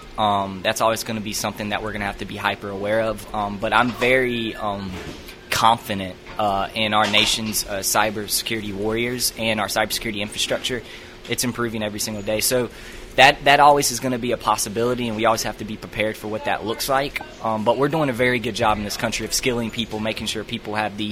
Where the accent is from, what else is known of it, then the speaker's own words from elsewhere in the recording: Rock Hill, South Carolina, United States; So born and raised in Rock Hill.